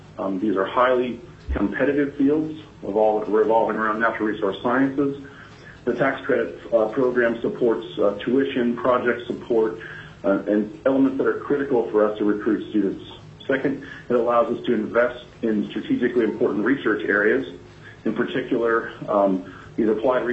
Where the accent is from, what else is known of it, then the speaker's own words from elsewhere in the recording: Homer, Alaska, United States; I'm an Alaska resident. I was born and raised in Homer